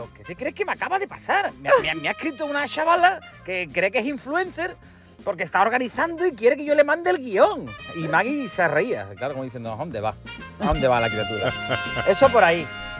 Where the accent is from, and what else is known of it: Andalusia, Spain